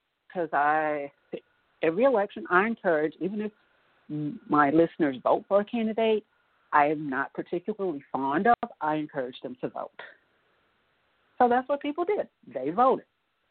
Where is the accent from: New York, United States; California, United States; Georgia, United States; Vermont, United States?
Georgia, United States; I'm from Georgia. I was born and raised in Georgia.